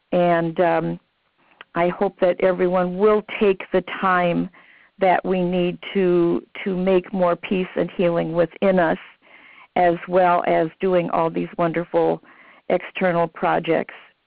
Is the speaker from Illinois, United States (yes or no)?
yes; Sherrard, Illinois, United States; I'm from Sherrard, Illinois.